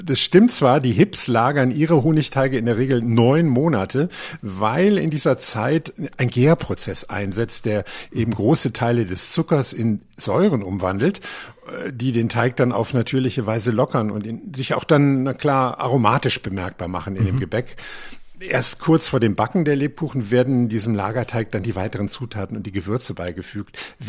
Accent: Rhineland, Germany; born there; Als gebürtiger Rheinländer liebe ich zum Beispiel diese Aachener Printen

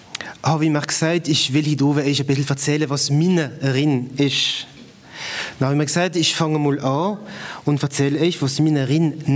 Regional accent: Rhineland-Palatinate, Germany; ich bin nicht am Rhein groß geworden. Ich komme von einem Dörfel auf der Windstraße, ein Winzerdorf also

